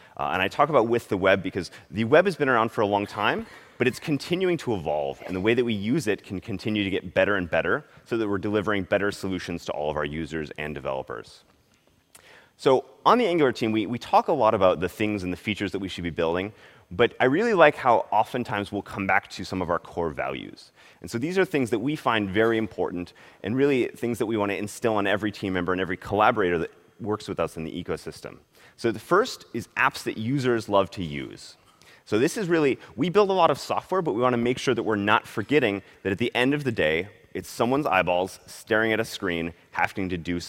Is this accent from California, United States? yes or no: yes; California, United States; See, I'm from Silicon Valley, and this is a little bit early for us